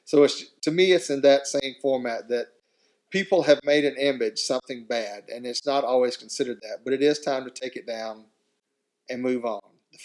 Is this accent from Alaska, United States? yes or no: no; South Carolina, United States; I'm from South Carolina. I grew up in the state where the Confederate flag flew above the state capitol.